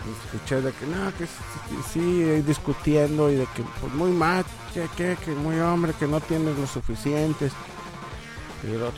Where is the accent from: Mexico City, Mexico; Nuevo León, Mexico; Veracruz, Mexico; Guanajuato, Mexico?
Nuevo León, Mexico; de donde yo vengo, machito es algo, pues es como que una comida tradicional, es una tradición culinaria del estado de Nuevo León en México.